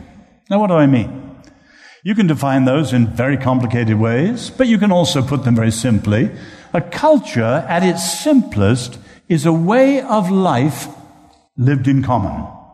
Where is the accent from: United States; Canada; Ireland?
Ireland; I'm proud as an Irishman to say